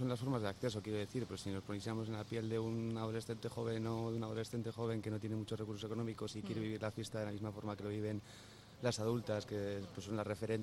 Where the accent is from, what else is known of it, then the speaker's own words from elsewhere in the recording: Bilbao, Basque Country, Spain; por lo que yo he transitado también como un bilbaíno más, pues dentro de lo esperado.